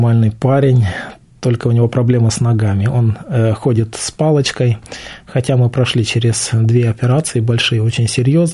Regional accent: Slobozia, Transnistria, Moldova; я сам из Молдавии, жил возле Тирасполя в Слободзее, в городе сейчас.

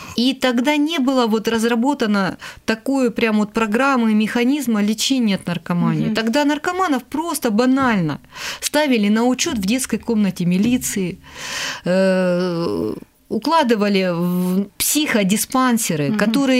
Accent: Khabarovsk, Khabarovsk Krai, Russia; я сама из Хабаровска

